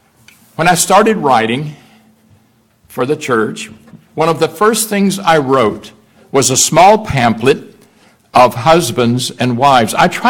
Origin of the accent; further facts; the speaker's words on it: Deep South, United States; I grew up in the Deep South